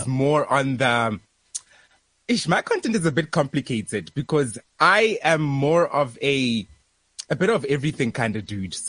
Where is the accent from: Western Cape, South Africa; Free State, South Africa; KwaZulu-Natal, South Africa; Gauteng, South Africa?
Free State, South Africa; Like, I've grew up in Free State in Kwakwa.